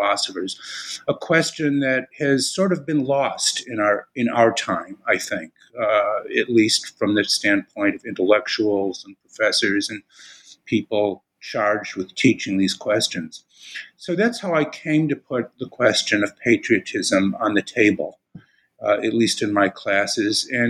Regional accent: Chicago, Illinois, United States; If you want some background, I'm originally from Chicago.

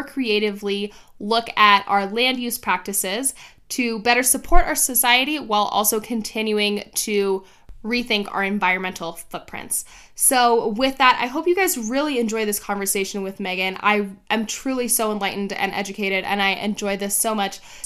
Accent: Miami, Florida, United States; now in Arizona, United States; I grew up in Miami.

